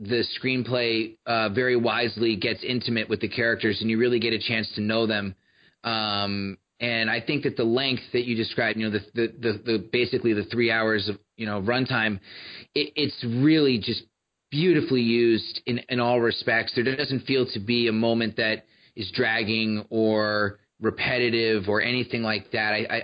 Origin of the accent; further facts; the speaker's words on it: Connecticut, United States; I grew up in Connecticut.